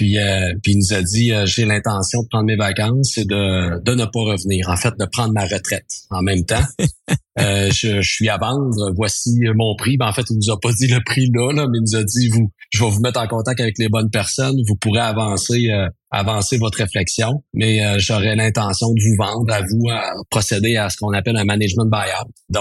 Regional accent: Quebec, Canada; J'étais à Montréal. Moi, je viens de la région de Rimouski, mais j'étais à Montréal à l'époque.

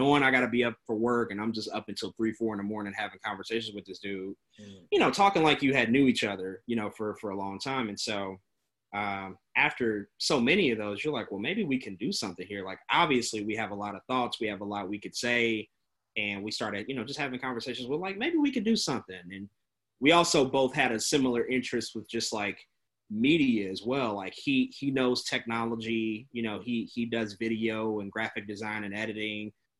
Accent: St. Louis, Missouri, United States; Like I'm from St. Louis, born and raised.

